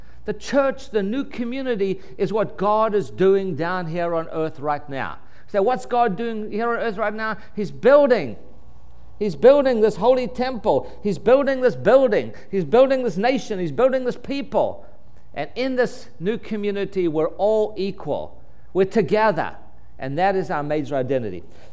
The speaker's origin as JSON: {"language": "English", "town": "Durban", "region": "KwaZulu-Natal", "country": "South Africa", "tie": "born or raised there", "moved": "yes", "said": "and he's from Durban, from my hometown."}